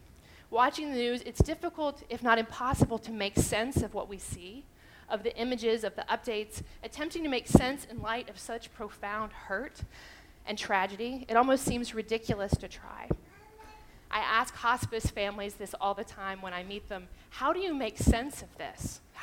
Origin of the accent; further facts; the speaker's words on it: Dade City, Florida, United States; Now, I grew up in Dade City, which to me is the South, and you wave.